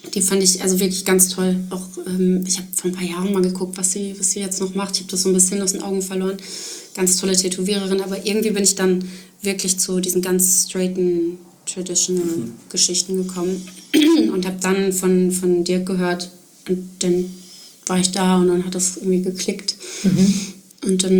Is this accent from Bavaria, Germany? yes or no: no; North Rhine-Westphalia, Germany; aber bei uns im Ruhrgebiet ist das so, wenn du im Sommer draußen in irgendeine Gastronomie aufsuchst